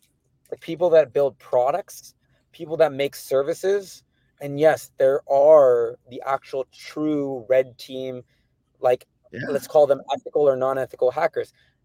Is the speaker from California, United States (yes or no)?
yes; California, United States; And the name for me means a lot because I'm from the Bay Area, born and raised, right?